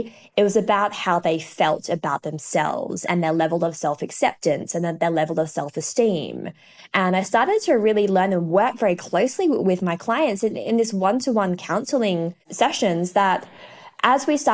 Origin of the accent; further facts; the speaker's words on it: Western Australia, Australia; accent: Australian; I think you can tell from my accent that I am Australian, so hence the love of sunshine.